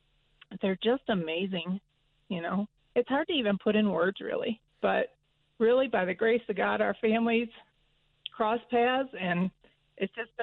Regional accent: Michigan, United States; I grew up in Michigan.

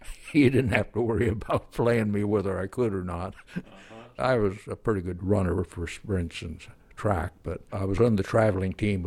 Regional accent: Pennsylvania, United States; also born or lived in Kansas; Started out in Kansas, and I was just a little kid in a little Kansas town, and then we moved back to Pennsylvania, and I did the usual things.

